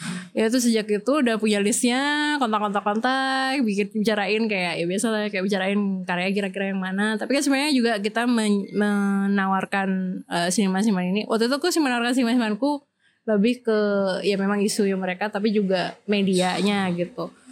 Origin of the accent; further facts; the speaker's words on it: Bali, Indonesia; iya aku orang Bali jadi aku merasa kayak harusnya aku di Bali sih